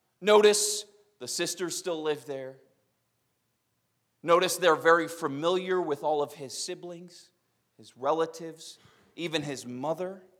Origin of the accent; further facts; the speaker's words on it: Warren, United States; also born or lived in Pennsylvania; I was born in Pennsylvania, but we moved here when I was a year old, and so Warren's my, like, hometown, you know?